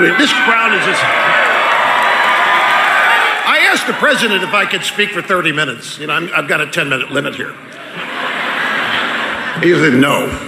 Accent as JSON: {"language": "English", "town": "Cape Girardeau", "region": "Missouri", "country": "United States", "said": "I'm from here. I'm from Cape Girardeau."}